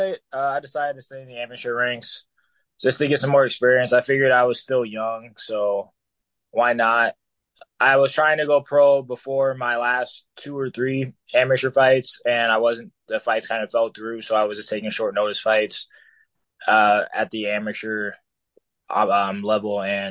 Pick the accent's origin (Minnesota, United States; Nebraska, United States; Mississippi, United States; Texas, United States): Nebraska, United States; Omaha; I get paid at least double when I fight in Omaha, my hometown